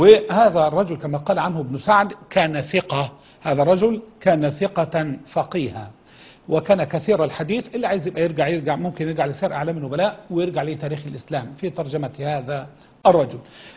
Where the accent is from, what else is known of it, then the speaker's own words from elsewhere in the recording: Egypt; احنا عندنا في مصر